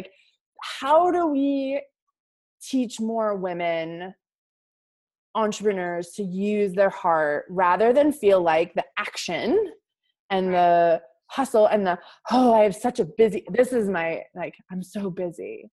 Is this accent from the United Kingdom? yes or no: no; Northeast, United States; I grew up in the Northeast, which is very puritanical.